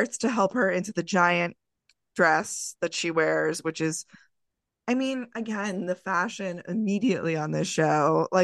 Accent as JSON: {"language": "English", "region": "New York", "country": "United States", "said": "My dad was from Queens. I wasn't brought up in Queens, though, and I'm not, like, I'm a New Yorker in the state sense. Not in the Manhattan sense."}